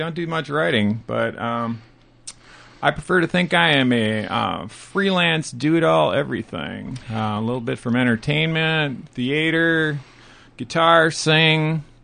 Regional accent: Kenosha, Wisconsin, United States; moved away as an adult; now in Minnesota, United States; Well, I started out in Kenosha, Wisconsin, born on Lake Michigan, and hung out there for a while and decided to go to school.

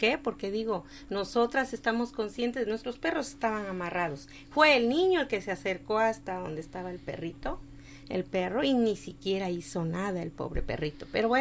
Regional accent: Mexico; now in United States; por ser como somos, mexicanos

